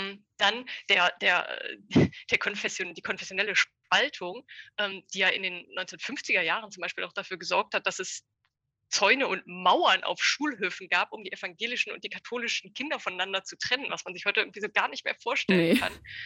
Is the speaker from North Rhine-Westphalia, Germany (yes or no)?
yes; Leverkusen, North Rhine-Westphalia, Germany; Und dann dachte ich, ja, Rheinland, klar. Ich komme aus Leverkusen.